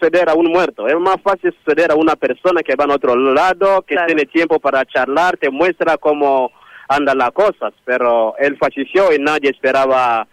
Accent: DR Congo; now in Santa Fe, Argentina; soy de la República Democrática del Congo.

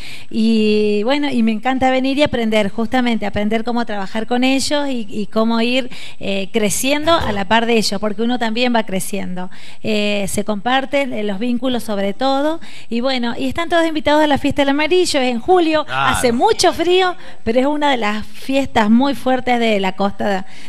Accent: Helvecia, Santa Fe, Argentina; Bueno, sí, soy de Helvecia.

